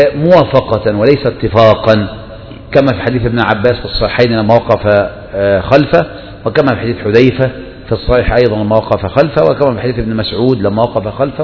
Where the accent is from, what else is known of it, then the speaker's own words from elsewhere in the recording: Egypt; عندنا في مصر في رمضان